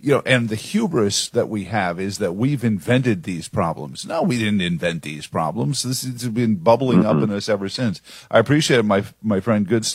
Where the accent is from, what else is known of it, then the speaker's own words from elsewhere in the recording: New Jersey, United States; Where I grew up in New Jersey is nothing like this.